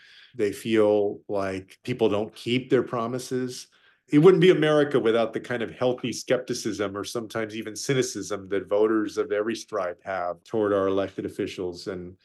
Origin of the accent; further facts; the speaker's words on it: Texas, United States; but I come from Texas.